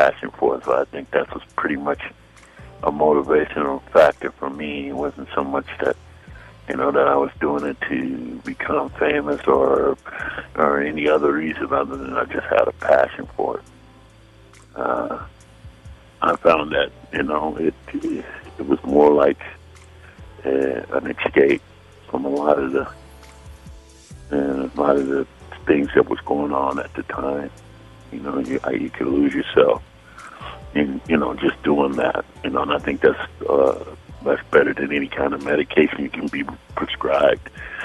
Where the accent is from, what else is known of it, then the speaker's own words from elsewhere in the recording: Oakland, California, United States; moved away as an adult; also born or lived in Waxahachie / Salt Lake City; I'm from Oakland, California. I was born in Dallas, Waxahachie, Texas, but my mom moved to Oakland, California when I was about 4 years old, 4 or 5 years old.